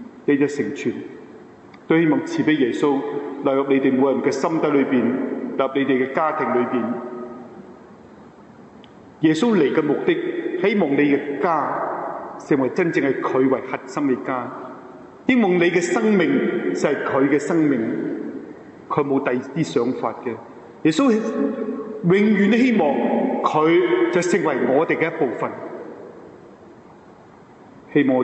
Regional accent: China; 他祝福我只是祝福中国，我说我是中国来的嘛

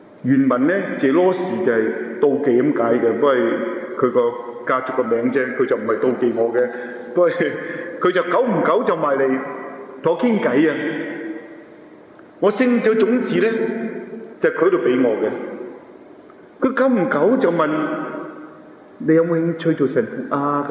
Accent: China; 其實我哋好多時候都有感覺，我係中國人，我細個時候接觸咧冚唪唥咧。

